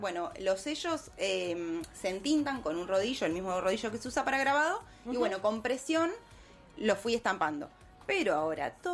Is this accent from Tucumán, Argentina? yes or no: no; La Plata, Buenos Aires Province, Argentina; soy muy, muy platense, paisana, de salir de La Plata me cuesta mucho.